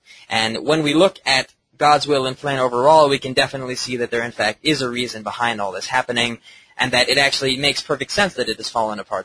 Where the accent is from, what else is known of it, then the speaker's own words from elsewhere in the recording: Iran; Just because I'm from Iran does not mean that they're superior.